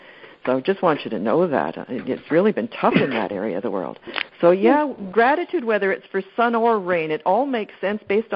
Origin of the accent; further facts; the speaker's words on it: Canada; So now, what's kind of neat for us, being for me being Canadian